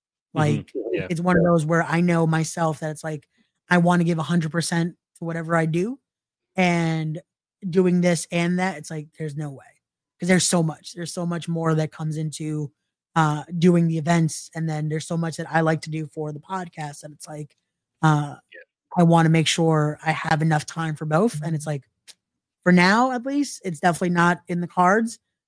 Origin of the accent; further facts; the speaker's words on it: New York, United States; I'm a New Yorker and doing shows in New Jersey is amazing.